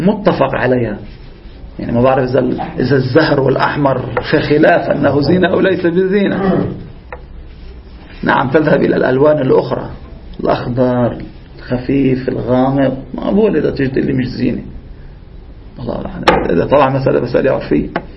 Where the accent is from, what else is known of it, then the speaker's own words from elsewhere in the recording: Lebanon; نحن عندنا في لبنان كثير اختلطت الحابل بالنابل